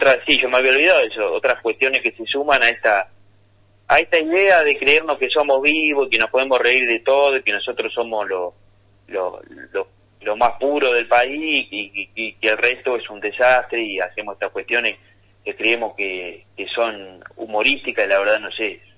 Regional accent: Sierra de la Ventana, Buenos Aires Province, Argentina; yo soy de Sierra de Ventana y los vecinos de Sierra me conocen.

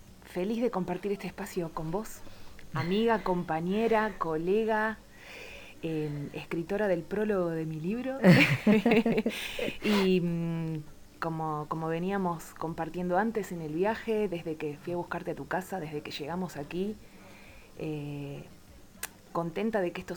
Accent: Quilmes, Buenos Aires Province, Argentina; soy de Quilmes, originaria. Hace 8 años que vivo en la comarca, en Torquins.

